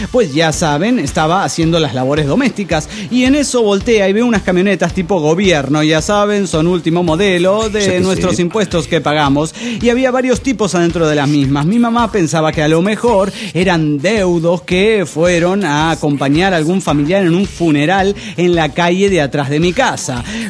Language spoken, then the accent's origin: Spanish; Mexico; de México.